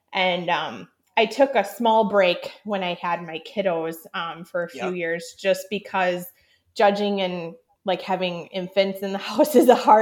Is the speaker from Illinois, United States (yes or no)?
yes; Illinois, United States; My childhood herd that I mentioned that I grew up with in Illinois, I kind of left that be with my parents when I went off to college.